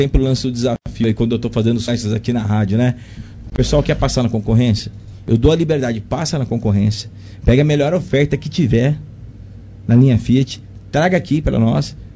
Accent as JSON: {"language": "Portuguese", "town": "Ribeirão Preto", "region": "São Paulo", "country": "Brazil", "said": "Eu não sou daqui, eu sou de Ribeirão Preto."}